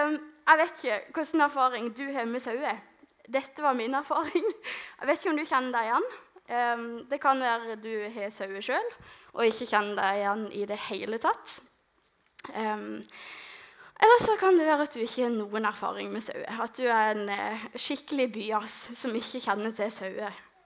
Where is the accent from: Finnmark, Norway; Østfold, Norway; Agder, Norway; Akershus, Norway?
Agder, Norway; Lista; Jeg kommer fra Lista, og mitt hus, nå vet jeg, klarer jeg å... Åh, det huset der, det det huset jeg har vokst opp i. Og som dere ser, så det litt landlig. Det litt jord og sånn, og det litt sjø.